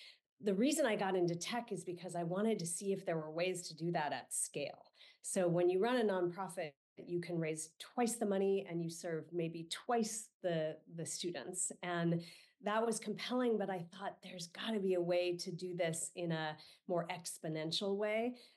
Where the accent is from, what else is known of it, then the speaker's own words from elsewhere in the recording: San Francisco, California, United States; So it is true. I grew up in San Francisco. So I grew up amidst a sea of innovators.